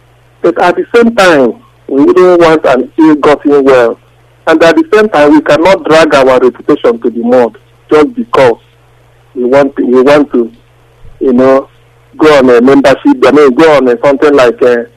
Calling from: Bishop Auckland, North East England, United Kingdom; Radio Biafra, this is … from Bishop Auckland, County Durham, UK.

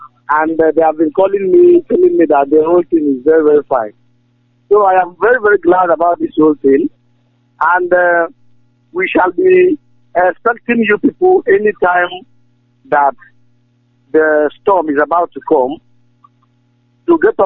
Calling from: Zinder, Zinder Region, Niger; I'm calling from Niger Republic.

